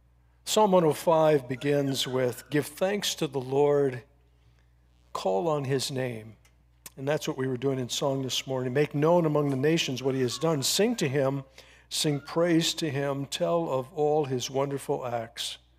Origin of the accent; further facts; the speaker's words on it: Texas, United States; I'm from Texas, so that's why I said you all have a handout.